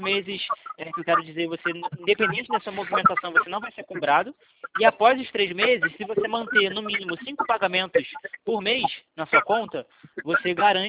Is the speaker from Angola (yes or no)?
no; Rio de Janeiro, Brazil; sou carioca. Falo do Rio